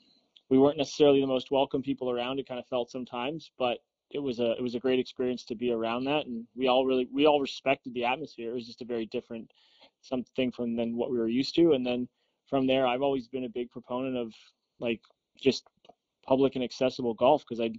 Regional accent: Canada; I'm Canadian.

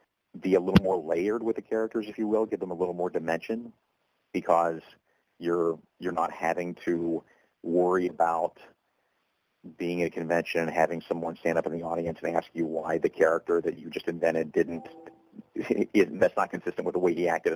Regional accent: Deep South, United States; while I grew up in the Deep South with years and years of tent revivals in my history and all that stuff, I didn't grow up to be a very spiritual man.

